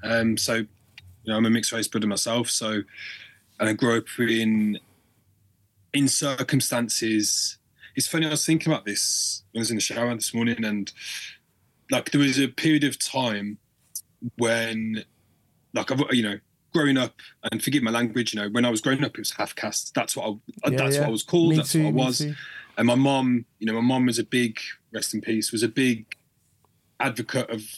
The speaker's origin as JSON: {"language": "English", "town": "Birmingham", "region": "West Midlands", "country": "United Kingdom", "tie": "born or raised there", "said": "I was brought up in Birmingham in a multicultural environment, you know, very mixed friends"}